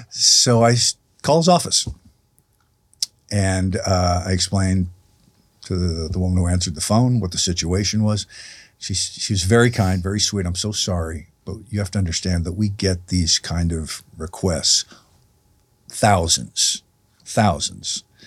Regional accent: New York, United States; This was his idol as a kid growing up. And we grew up in New York. And he grew up in New York.

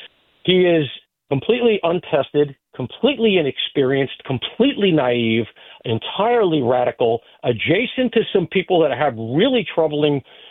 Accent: New York, United States; I say that as a New Yorker.

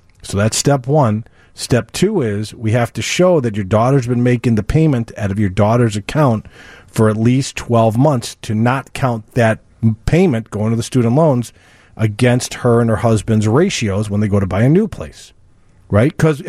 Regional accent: New York, United States; born there; I was born in New York, and I haven't been back to since 9/11 to see the museum.

